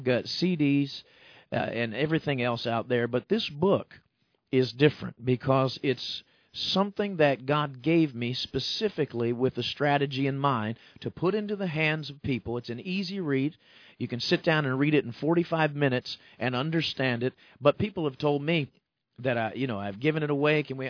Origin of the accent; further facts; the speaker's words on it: New York, United States; I'm a New Yorker at heart.